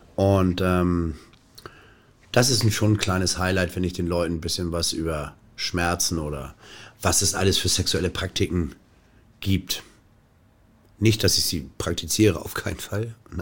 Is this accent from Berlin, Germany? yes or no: no; Hamburg, Germany; born there; Ich bin in Hamburg geboren, als Sohn eines Oberstudienrats und einer Krankengymnastin.